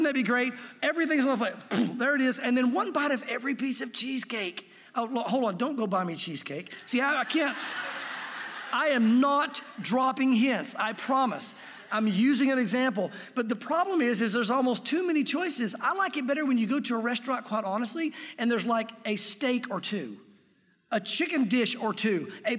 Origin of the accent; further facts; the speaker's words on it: Jonesville, United States; I had Charlie and Chuck as my two best friends growing up in Jonesville.